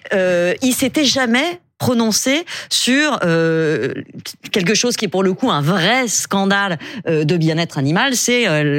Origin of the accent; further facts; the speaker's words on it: France; on tolère quand même chez nous, en France, les pratiques les plus rigoristes